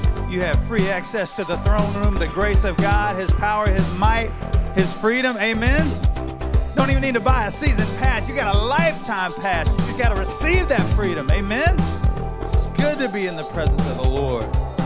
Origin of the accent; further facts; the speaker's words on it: New Orleans, Louisiana, United States; now in South Carolina, United States; We've had storms here in South Carolina. Anybody need to see another hurricane? I don't. I grew up in New Orleans. I saw a few, so we're good.